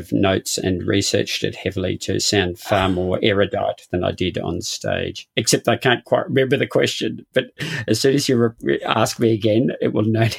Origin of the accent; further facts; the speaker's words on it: Brisbane, Queensland, Australia; This will be my last podcast as a Queenslander for some time. So I am heading off to a rather small island in the Northern Territory for the upcoming years.